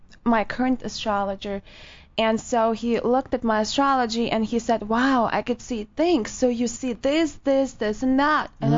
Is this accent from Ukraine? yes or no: yes; Ukraine; English is a second language; I'm Ukrainian.